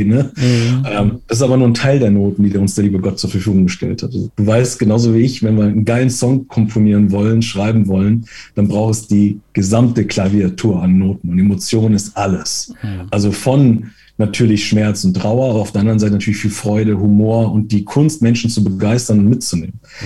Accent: Italy; Ich versuche mich als Italiener kurz zu halten.

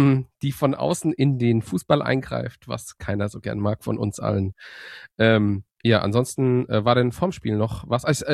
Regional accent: Rhineland-Palatinate, Germany; Ich bin, wie gesagt, in Rheinhessen aufgewachsen.

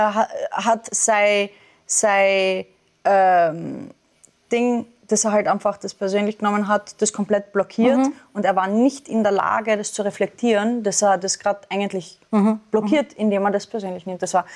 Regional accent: Austria; bei uns in Österreich

